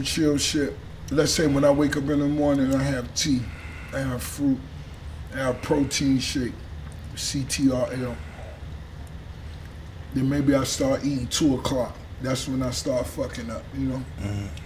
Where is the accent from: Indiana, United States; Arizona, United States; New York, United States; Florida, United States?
Florida, United States; Miami; You know, I'm from the South. I'm from Miami.